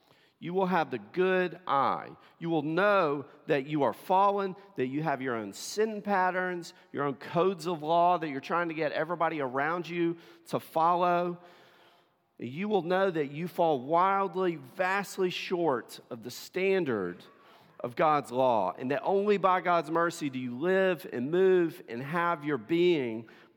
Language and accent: English; Tennessee, United States; Many of you know I'm from Tennessee originally.